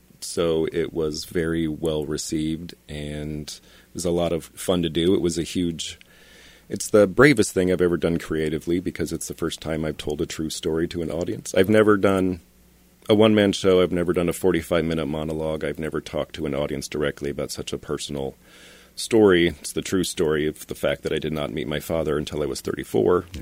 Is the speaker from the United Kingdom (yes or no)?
no; Ankeny, Iowa, United States; now in Los Angeles, United States; I grew up in Ankeny. I left 6 years ago for Hollywood, and I'm currently working at ABC Studios on the Disney lot.